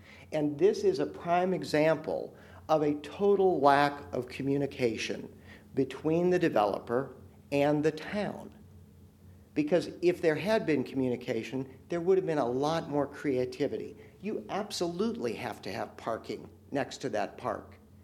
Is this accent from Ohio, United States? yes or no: yes; Ohio, United States; I had a great life in 1960, growing up on Clover Ridge Road. But you know what? They don't build houses on 3/4 acres in that part of Ohio any longer, where I hail from, because they're out of land.